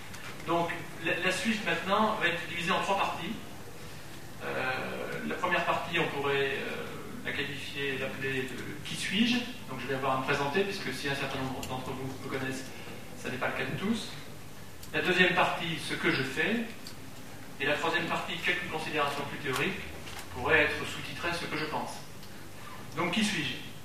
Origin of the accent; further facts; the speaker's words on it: Lyon, Auvergne-Rhône-Alpes, France; parce que je suis de Lyon